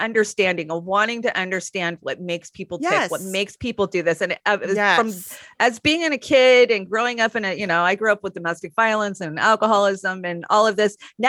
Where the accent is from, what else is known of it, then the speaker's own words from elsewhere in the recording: Seattle, Washington, United States; I grew up in the Seattle area during the days of the Green River Killer